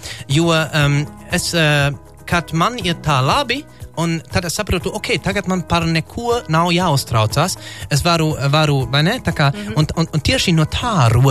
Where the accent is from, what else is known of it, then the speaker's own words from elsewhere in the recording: Germany; Latvian is a second language; Sorry, esmu vācietis